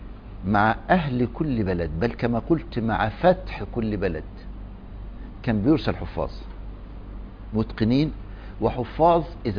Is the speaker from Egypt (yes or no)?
yes; Egypt; غير عندنا في مصر، أذكر إحنا كنا في الكتاب وإحنا أطفال، بيعودك على اللسان من أول ما تبدأ الحفظ.